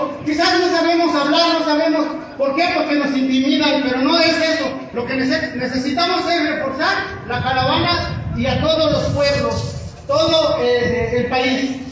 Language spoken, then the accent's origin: Spanish; Santiago Mezquititlán, Querétaro, Mexico; Vengo del estado de Querétaro, de Santiago Mezquititlán.